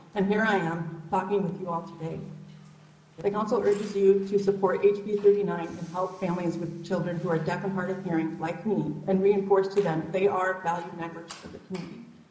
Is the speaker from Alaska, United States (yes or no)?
yes; Alaska, United States; I was born in Alaska and raised in the Matanuska Valley